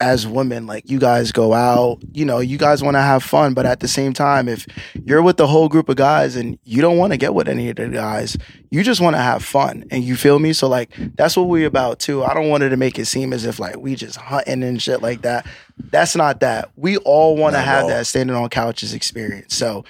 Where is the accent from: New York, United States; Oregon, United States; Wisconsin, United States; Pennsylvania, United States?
New York, United States; Queens; And I'm from Queens. I'm from Queens.